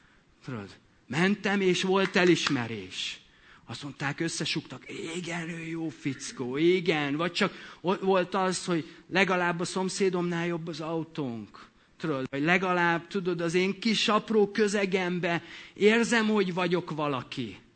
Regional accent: Debrecen, Hajdú-Bihar, Hungary; Én Hortobágy mellett nőttem fel, oké? Okay? Úgyhogy nehogy azt higgyetek, hogy parasz gyerek vagyok, de Debrecenben, oké? Okay? Az ország második legnagyobb városában, jó? Tehát a város szélén.

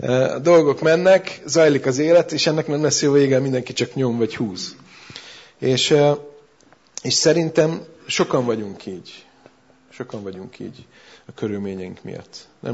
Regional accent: Budapest, Hungary; now in Szeged, Hungary; 2008-ban költöztünk mi Budapestről ide, a családdal, Szegedre, és ott mindennapos közlekedési eszközünk volt a metró. És Gyakran, hát én a belvárosban nőttem fel

